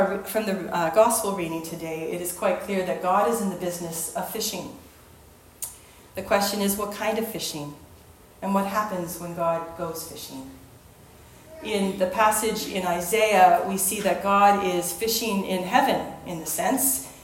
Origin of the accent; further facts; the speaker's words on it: Minnesota, United States; I grew up in Minnesota, as some of you know, the land of 10,000 lakes, and that's an understatement.